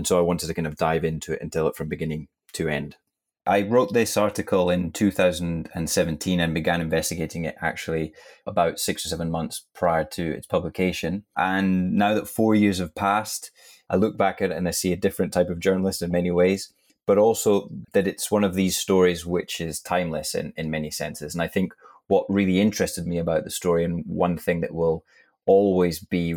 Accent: Scotland, United Kingdom; I'm the author of the piece you're about to listen to. I'm a Scottish writer.

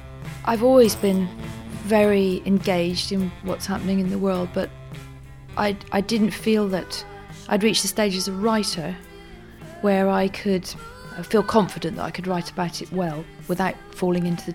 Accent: England, United Kingdom; I'm a English woman living in England.

